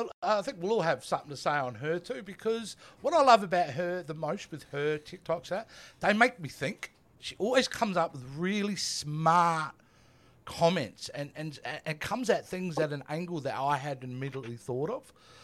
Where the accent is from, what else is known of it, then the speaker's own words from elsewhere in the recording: Australia; I'm Australian. No, we're the only ones who have platypus.